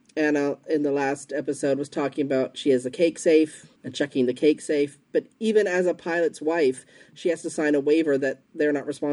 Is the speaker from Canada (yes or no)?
yes; Canada; And I tipped him anyway, because I'm so Canadian.